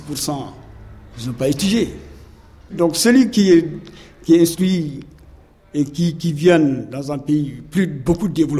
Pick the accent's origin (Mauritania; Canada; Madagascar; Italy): Mauritania; Tachot; moved away as an adult; now in France; Je suis originaire de la Mauritanie. Mon village même, c'est à Tachot.